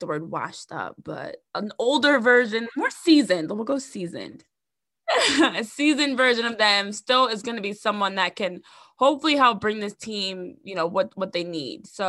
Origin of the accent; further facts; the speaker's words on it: New Jersey, United States; I know I'm from Jersey and a lot of people will say like Jersey is basically Philly.